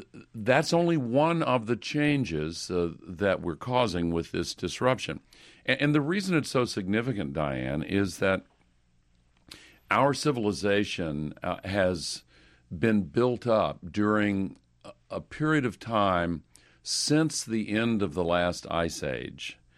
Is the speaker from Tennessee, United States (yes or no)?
yes; Nashville, Tennessee, United States; 2 years ago in my hometown of Nashville, thousands of my neighbors lost their homes and businesses